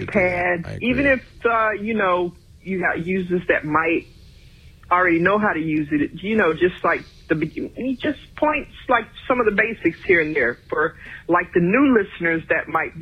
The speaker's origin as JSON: {"language": "English", "town": "Orlando", "region": "Florida", "country": "United States", "said": "I'm from Orlando, Florida, and I love your show."}